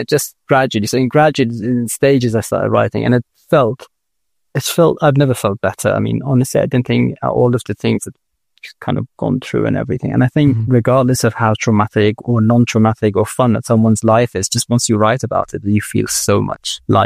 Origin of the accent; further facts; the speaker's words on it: Iran; I do kind of a little bit feel like it was because I grew up in Iran.